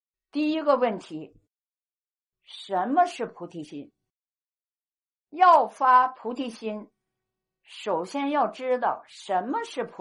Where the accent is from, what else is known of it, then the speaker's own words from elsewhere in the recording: Harbin, Heilongjiang, China; moved away; 毕竟是黑龙江那片黑土地养育了我，是我的家乡